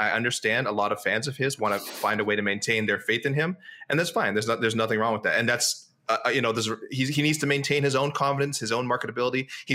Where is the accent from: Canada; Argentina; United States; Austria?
Canada; we're Canadian